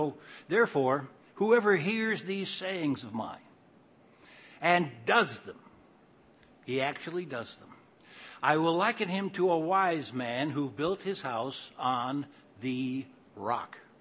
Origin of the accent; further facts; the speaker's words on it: Cleveland, Ohio, United States; On August 2nd, 1980, we were headed for Ohio. Since I was from Cleveland, they asked me to speak in Cleveland.